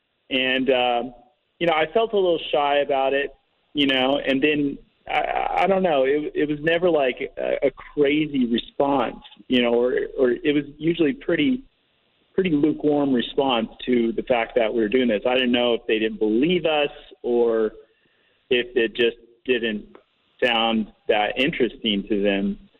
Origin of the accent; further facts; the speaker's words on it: California, United States; Well, like you said, I mean, we're from California